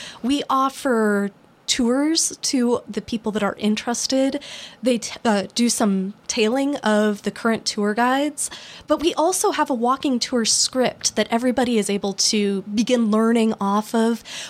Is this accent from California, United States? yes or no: no; Flagstaff, Arizona, United States; now in Port Townsend, United States; I'm originally from Arizona, Flagstaff, Arizona. I moved up here at the request of my aunt.